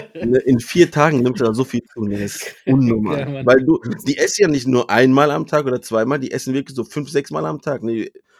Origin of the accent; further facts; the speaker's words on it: Sivas, Turkey; also ich komme ja aus Sivas